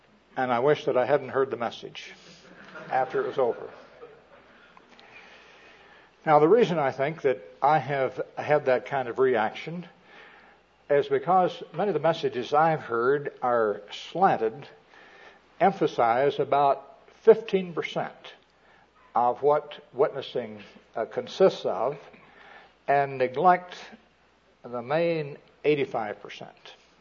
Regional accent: Missouri, United States; born there; Missouri is the place of my birth. And neighbors from Kansas. I was born in Jackson County, right out of Kansas City

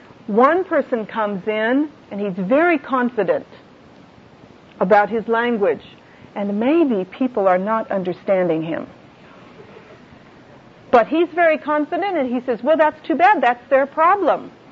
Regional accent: United States; I am not Japanese. I am American.

